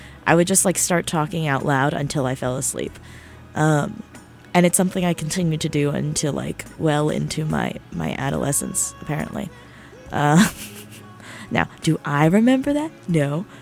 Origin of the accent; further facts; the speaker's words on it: New Jersey, United States; I'm famously from the state of tick. I'm from New Jersey.